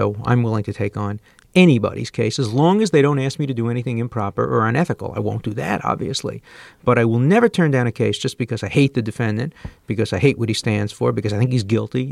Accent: Brooklyn, New York, United States; I was growing up in Brooklyn, and most of my friends were becoming doctors

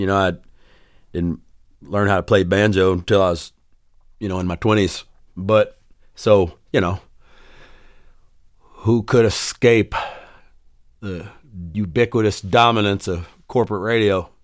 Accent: San Benito, Texas, United States; I was born in the Rio Grande Valley, where the Rio Grande River comes out at the Gulf of Mexico, and in a small town of San Benito, Texas

